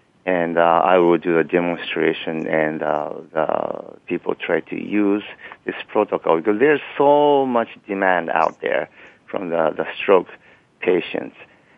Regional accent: Japan; now in United States; since I'm from Japan and I'm a Japanese acupuncturist

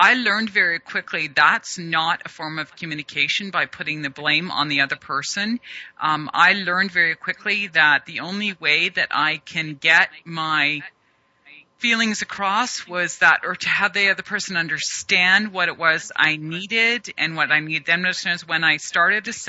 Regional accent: Canada; And I'm from Canada. I'm from north of you.

